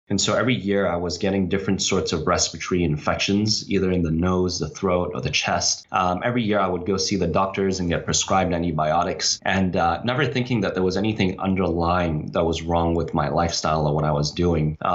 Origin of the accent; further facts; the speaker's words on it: Hong Kong; So I grew up in Hong Kong, which has very much been in the news recently.